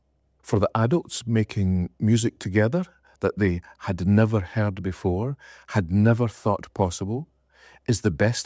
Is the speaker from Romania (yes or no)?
no; Scotland, United Kingdom; Perhaps they think that, being Scottish, I will give a more authentic performance.